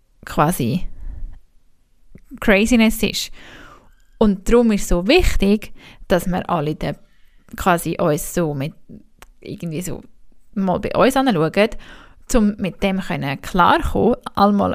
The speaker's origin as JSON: {"language": "German", "country": "Switzerland"}